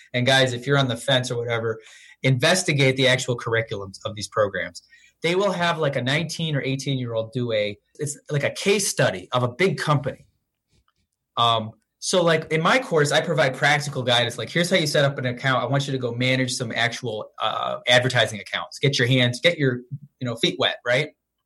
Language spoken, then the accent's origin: English; Rochester, New York, United States; And we're from Rochester, New York.